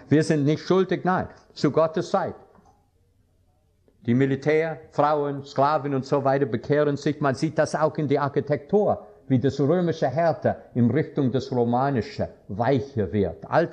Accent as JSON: {"language": "German", "country": "United States", "second_language": "German", "moved": "yes", "said": "Ich habe nie gedacht, dass ich werde mich als Amerikaner fühlen. Ich gehe sehr bewusst weg von Amerika. Und ich wollte in Europa leben."}